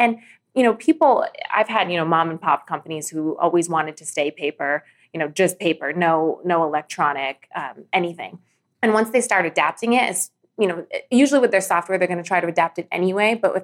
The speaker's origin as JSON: {"language": "English", "region": "California", "country": "United States", "said": "I'm from California and they call it the BRE."}